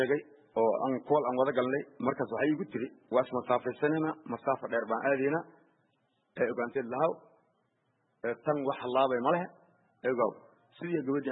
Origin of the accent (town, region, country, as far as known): Mogadishu, Banaadir, Somalia; born or raised there; also born or lived in Lower Juba